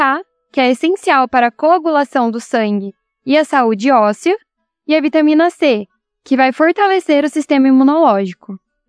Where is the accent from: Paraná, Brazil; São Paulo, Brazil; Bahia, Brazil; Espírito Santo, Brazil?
São Paulo, Brazil; São Pedro; sou de São Pedro, São Paulo.